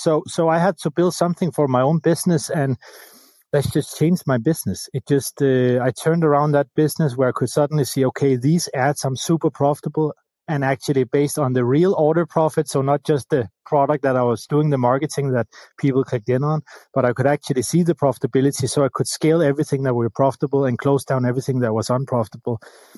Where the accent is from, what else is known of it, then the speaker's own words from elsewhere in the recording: Copenhagen, Capital Region of Denmark, Denmark; I'm the CEO and founder of Profit Metrics. I'm from Copenhagen, Denmark.